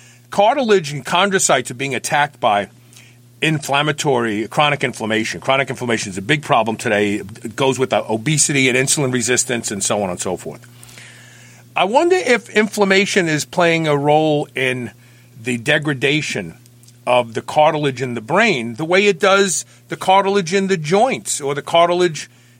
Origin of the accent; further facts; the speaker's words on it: Brooklyn, New York, United States; Maybe I mispronounce words. I'm from Brooklyn.